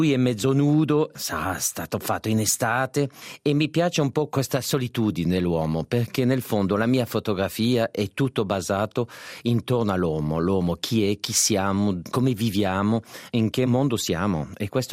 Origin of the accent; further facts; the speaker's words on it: Geneva, Switzerland; nato e cresciuto a Ginevra, il mio nonno era francese, vuol dire che il mio sguardo era sempre verso la Francia.